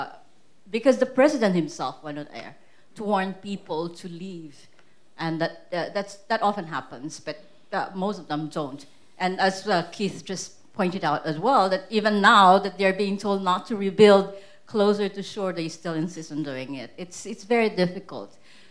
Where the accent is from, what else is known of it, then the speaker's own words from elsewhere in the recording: Philippines; now in Hong Kong; I'm a Filipino journalist. I'm based in Hong Kong